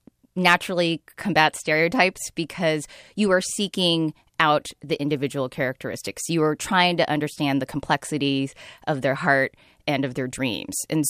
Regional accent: California, United States; I grew up in the Bay Area and grew up reading all the columnists.

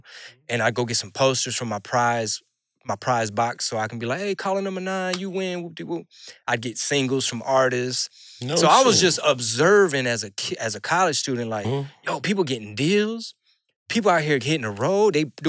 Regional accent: Southeast, United States; Where I grew up on the Southeast, I wasn't around, it was just minorities.

